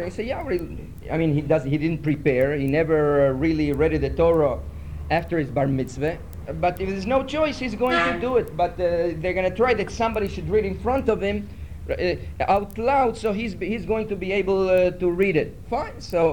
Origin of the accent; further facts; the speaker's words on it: Uruguay; where I come from Uruguay, it was prohibited